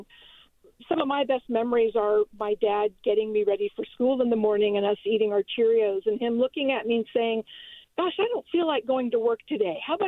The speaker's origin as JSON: {"language": "English", "town": "Tustin", "region": "California", "country": "United States", "tie": "born or raised there", "said": "I grew up in Tustin."}